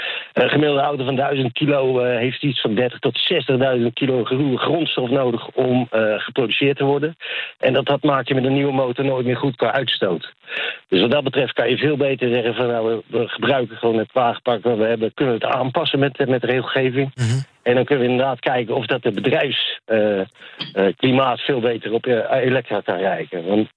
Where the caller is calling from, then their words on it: Culemborg, Gelderland, Netherlands; uit Culemborg.